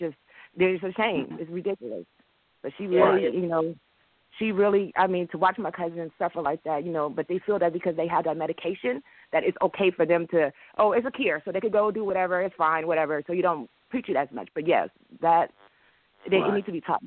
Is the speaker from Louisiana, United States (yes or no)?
yes; Baton Rouge, Louisiana, United States; now in Sacramento, United States; I'm from Louisiana, Baton Rouge, and my cousin is 18.